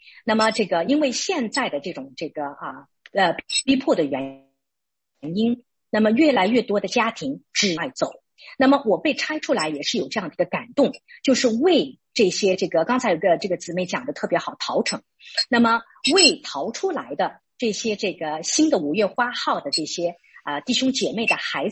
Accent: Kunming, Yunnan, China; 我是这样，我是内地的。我是昆明市的。

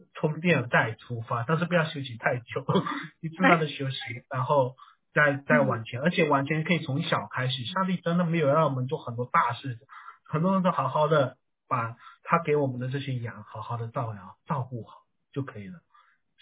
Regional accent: Malaysia; 没有错啊，我是马来西亚人，我要花好多时间去熟悉中国大陆背景的

